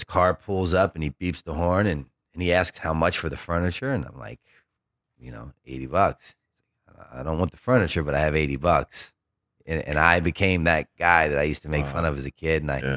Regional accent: Baltimore, Maryland, United States; because I grew up in Baltimore City and there was this one particular corner

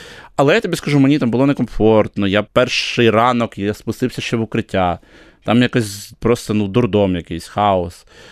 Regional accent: Kyiv, Ukraine; Це моє рідне місто, я тут народився, виріс.

